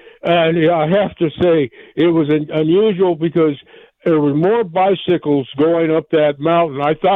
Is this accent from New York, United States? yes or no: no; Rio Doce, New Mexico, United States; I grew up in Rio Doce, New Mexico. It's like going home for me.